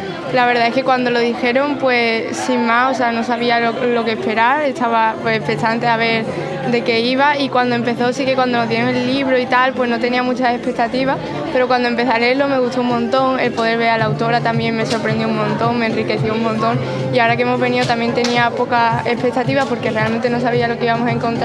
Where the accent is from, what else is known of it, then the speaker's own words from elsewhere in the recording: Santiponce, Andalusia, Spain; Y somos de Santi Ponce